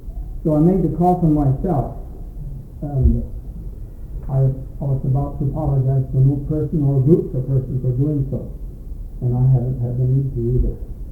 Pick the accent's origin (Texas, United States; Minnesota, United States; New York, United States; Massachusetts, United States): Minnesota, United States; I grew up in Minnesota, but anyway, so we knew each other in more ways than one.